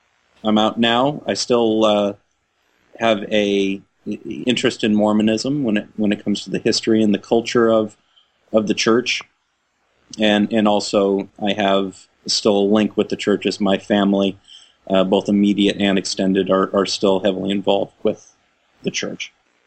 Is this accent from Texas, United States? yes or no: no; Las Vegas, Nevada, United States; I grew up in Las Vegas, Nevada.